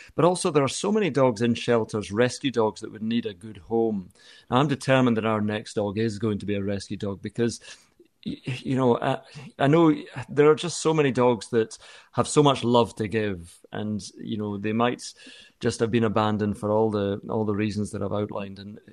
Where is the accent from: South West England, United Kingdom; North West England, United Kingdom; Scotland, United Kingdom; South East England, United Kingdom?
Scotland, United Kingdom; moved away as an adult; now in England; So, I mean, I am Scottish through and through, but I've been living in England for a long time because of the work.